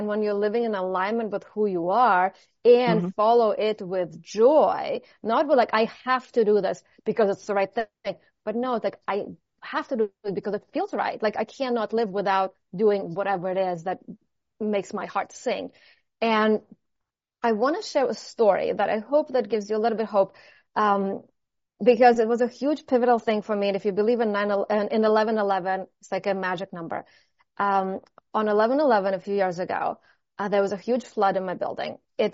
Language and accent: English; Russia; moved away; And I'm originally from Russia